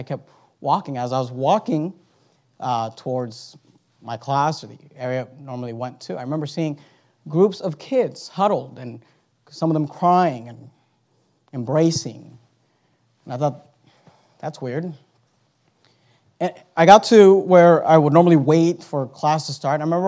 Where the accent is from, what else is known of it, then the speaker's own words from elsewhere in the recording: Hayward, California, United States; I grew up in Hayward, California. And when I was 13 years old, we moved from Hayward to San Leandro.